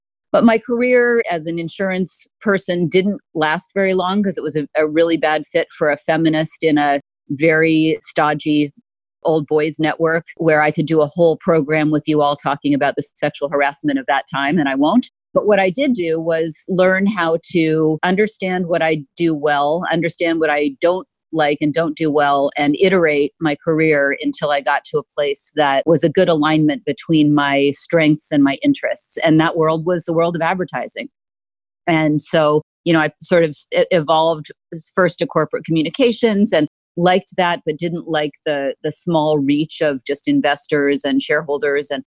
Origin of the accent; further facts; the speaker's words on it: Seattle, Washington, United States; Well, I grew up in Seattle before Seattle was the Seattle it is today, where the University of Washington was mostly it.